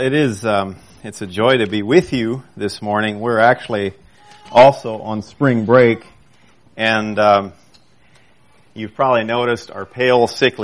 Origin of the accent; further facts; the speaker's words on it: Ohio, United States; Yeah, we're from Holmes County. We live right there in Berlin, the capital of Holmes County. And so that's where we're from.